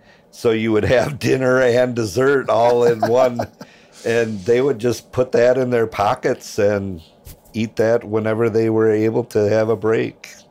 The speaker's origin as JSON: {"language": "English", "town": "Madison", "region": "Wisconsin", "country": "United States", "tie": "born or raised there", "said": "I grew up in Madison, but my folks being from the Dodgeville, Mineral Point area"}